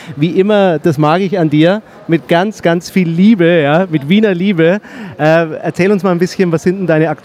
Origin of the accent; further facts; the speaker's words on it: Nuremberg, Bavaria, Germany; ich komme ja aus Nürnberg